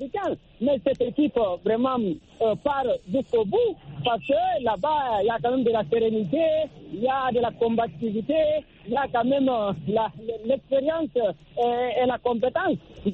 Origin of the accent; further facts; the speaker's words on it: Guinea; now in Cameroon; si je compare la Guinée, mon pays d'origine, et le Cameroun, ici, là où mon pays de résidence